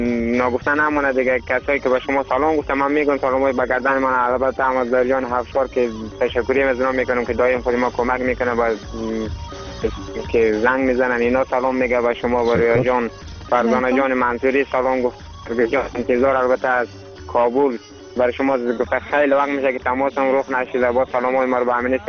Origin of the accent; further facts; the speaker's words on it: Afghanistan; ما شما همه ما شما افغانیم و چی پشتو باشیم چی ازبک باشیم چی تاجیک باشیم